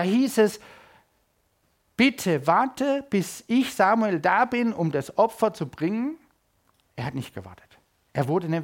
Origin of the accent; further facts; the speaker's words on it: Baden-Württemberg, Germany; Das ist ein Nachbarort dort, wo ich groß geworden bin. Ich bin in der Nähe vom Dobel geboren.